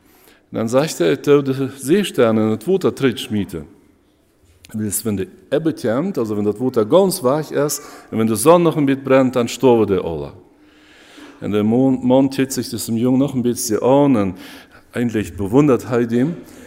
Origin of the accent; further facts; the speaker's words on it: Germany; now in Mexico; Bei uns in Deutschland gibt es ein paar Meere, nicht so schmackes als bei uns hier in Mexiko, also das Golf oder Pazifik oder so.